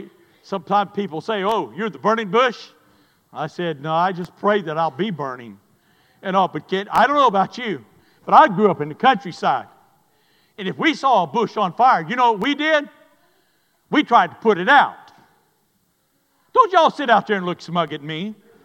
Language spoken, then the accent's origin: English; Sanford, Alabama, United States; I came from Sanford, Alabama. And it got its name because of what is there.